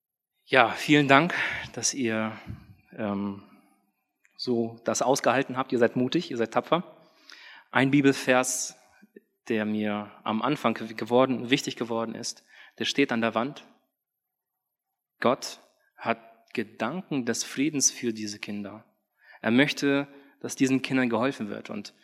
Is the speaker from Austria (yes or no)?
no; Thailand; Ich bin in Thailand groß geworden.